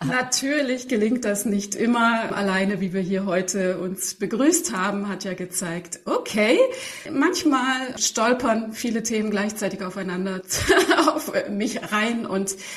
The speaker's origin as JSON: {"language": "German", "region": "Hesse", "country": "Germany", "tie": "born there", "said": "47 Jahre. Also ich mache mein Leben lang eigentlich schon Sport und das Ganze natürlich geboren im Taunus in einer wunderbaren Umgebung."}